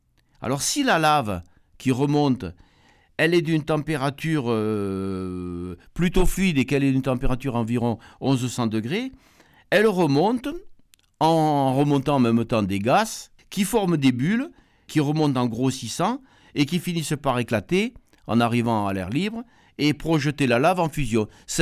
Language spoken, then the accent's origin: French; Auvergne-Rhône-Alpes, France; On ne s'était pas rendu compte qu'on avait des volcans chez nous, en Auvergne.